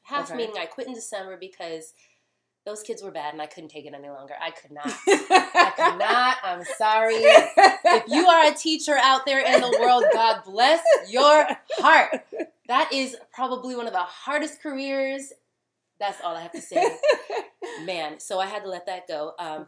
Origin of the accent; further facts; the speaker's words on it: Miami, Florida, United States; moved away as an adult; now in California, United States; No, born and raised in Miami. I moved out to California when I was 20 years old.